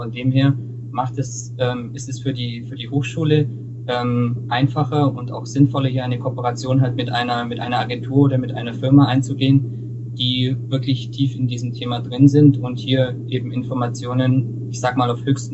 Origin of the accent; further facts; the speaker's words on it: Augsburg, Bavaria, Germany; born there; ich bin 29 Jahre alt und komme ja gebürtig aus Augsburg und studiere auch an der FH hier in Augsburg, Internationales Management.